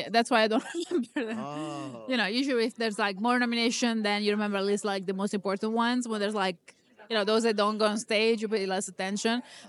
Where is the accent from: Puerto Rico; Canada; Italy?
Italy